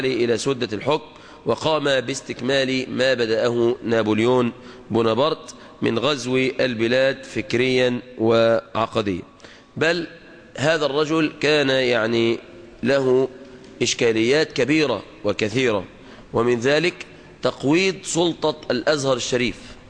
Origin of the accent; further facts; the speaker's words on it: Egypt; في نشر آدابهم في بلادنا مصر